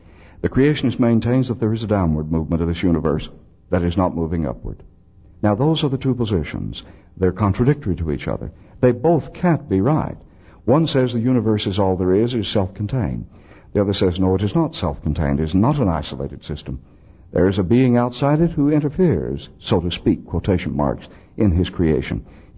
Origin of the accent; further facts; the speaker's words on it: El Paso, Texas, United States; You know, I'm from El Paso.